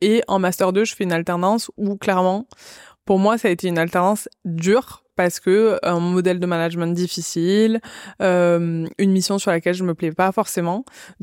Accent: Occitanie, France; Je suis originaire du sud de la France, de l'Aveyron, entre Toulouse et Montpellier.

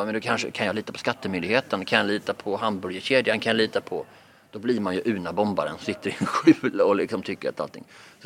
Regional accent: Malmö, Skåne, Sweden; Och i mina hemtrakter i Malmö är det då 40%.

